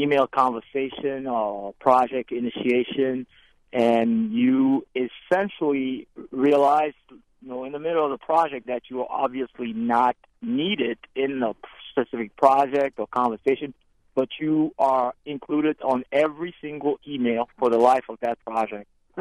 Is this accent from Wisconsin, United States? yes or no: yes; Milwaukee, Wisconsin, United States; Hello, yes. … I'm from Milwaukee.